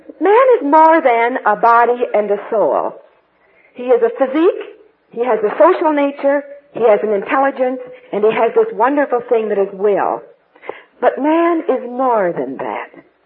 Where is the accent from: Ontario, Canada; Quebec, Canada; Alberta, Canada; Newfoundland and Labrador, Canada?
Ontario, Canada; New Hamburg; born there; So when I was born there in New Hamburg, I was a little bit of truth, goodness, and beauty.